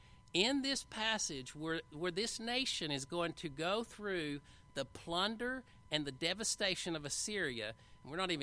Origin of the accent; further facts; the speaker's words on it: the South, United States; accent: southern; And I know with my southern accent it's nowhere close to what the Hebrew says.